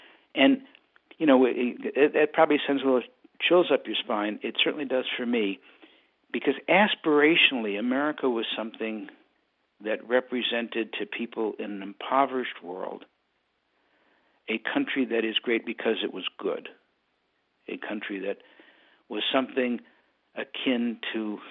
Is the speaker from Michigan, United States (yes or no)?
yes; Detroit, Michigan, United States; I was from Detroit, Michigan. I had never met an Indian until I got on an Alcatraz.